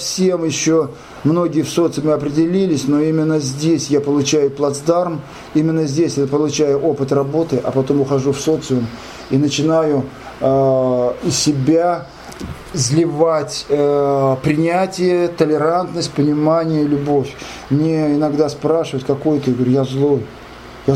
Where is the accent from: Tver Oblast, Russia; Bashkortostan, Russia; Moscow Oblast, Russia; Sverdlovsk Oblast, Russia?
Bashkortostan, Russia; Ufa; now in Moscow, Russia; А вот сижу, ребят, я все равно ваш, я уфимский, никуда я не денусь.